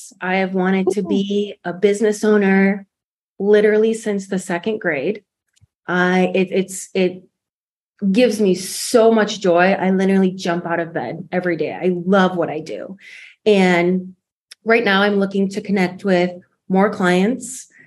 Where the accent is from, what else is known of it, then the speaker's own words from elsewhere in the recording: Poland; so I'm from Poland.